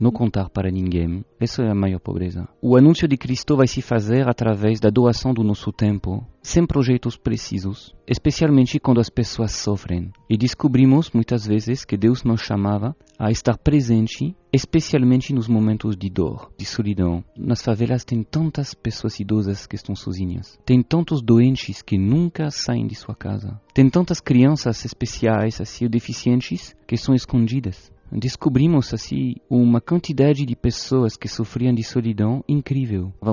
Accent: France; Portuguese is a second language; now in Portugal; tendo pegado esse, um pouco desse sotaque brasileiro, que quando eu falo aqui nas ruas de Lisboa, todo mundo, ah, o senhor é brasileiro, dizendo, eu sou francês.

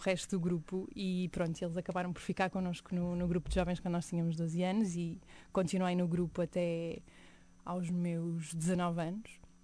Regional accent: Porto, Portugal; Sim, é verdade, sou do Porto.

